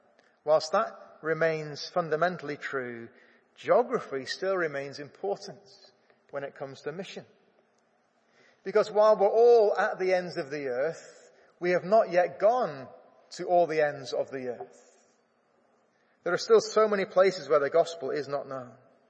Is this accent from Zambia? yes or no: no; United Kingdom; We're not saying we're better because we're British or something like that.